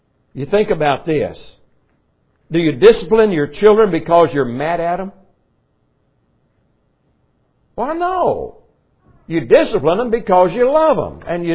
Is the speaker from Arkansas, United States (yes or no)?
yes; Arkansas, United States; when I grew up down in Arkansas, church discipline was kick them out.